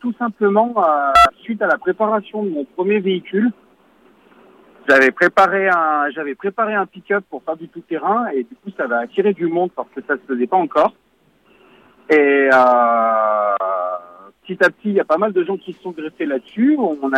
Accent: Saint-Laurent-du-Pont, Auvergne-Rhône-Alpes, France; moi je suis natif de Saint-Laurent.

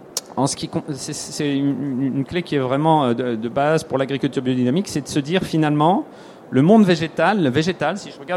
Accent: Grand Est, France; Enfin, chez moi, en Alsace, c'est les frênes

